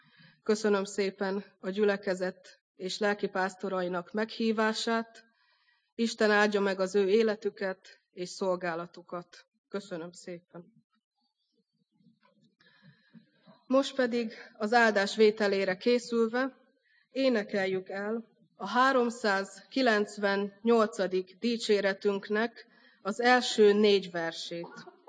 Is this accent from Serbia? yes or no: no; Tunyogmatolcs, Szabolcs-Szatmár-Bereg, Hungary; Egyébként Tunyog-Matolcsról származom, Szabolcs-Szatmár Bereg megyében található ez a település, és szüleim is mindketten lelkipásztorok